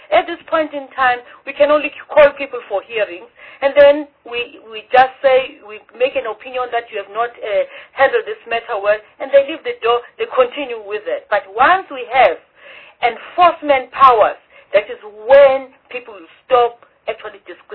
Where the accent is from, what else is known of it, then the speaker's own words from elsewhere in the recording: KwaZulu-Natal, South Africa; I come from KwaZulu-Natal, and in my previous life, I was at a college of education